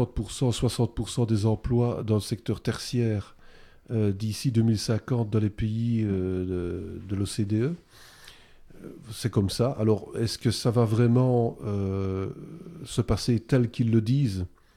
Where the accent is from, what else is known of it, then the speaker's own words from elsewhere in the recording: Belgium; puisque je suis belge